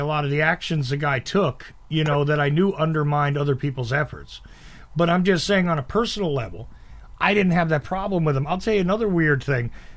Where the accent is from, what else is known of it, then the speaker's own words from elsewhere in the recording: New Jersey, United States; But I wasn't from New York. I was from New Jersey.